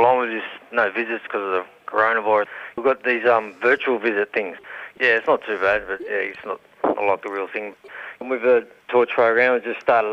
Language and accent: English; New South Wales, Australia; Hawkes River. That's where I originate from. And all the rest of the family in Brisbane, they all migrated up from Sydney. But because I grew up in Bunjalung, that's where most of my roots are down that way. So high school and all that there.